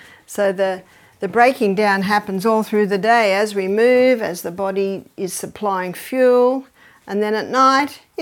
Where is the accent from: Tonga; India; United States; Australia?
Australia; So when I come from Australia